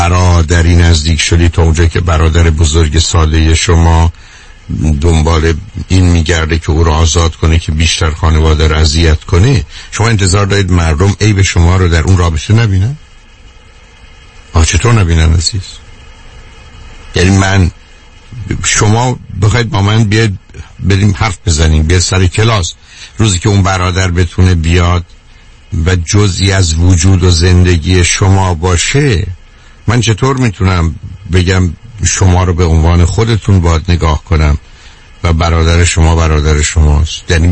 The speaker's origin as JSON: {"language": "Persian", "country": "Iran", "said": "به عنوان یه ایرانی"}